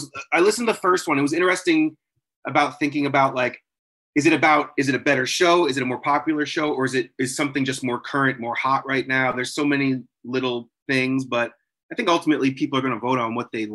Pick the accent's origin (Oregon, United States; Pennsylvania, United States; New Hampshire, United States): New Hampshire, United States; I'm from New Hampshire. So again, what, you know, it's not like I was from the city or anything.